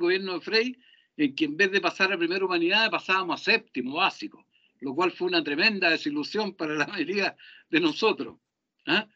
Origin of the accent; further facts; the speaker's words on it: Santiago, Santiago Metropolitan Region, Chile; also born or lived in Valparaíso; yo nací en Santiago. En Santiago, soy santiaguino de nacimiento. Viví un periodo muy cortito de un año, dos años en Valparaíso, que de donde era mi madre, y todo el resto de mi vida la he vivido acá en Santiago.